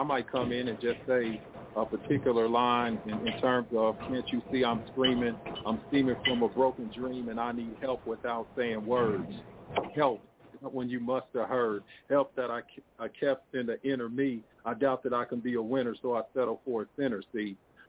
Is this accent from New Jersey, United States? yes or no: no; Kansas City, Missouri, United States; I'm from Kansas City, Missouri. So I'm calling from across I-70 on the other side.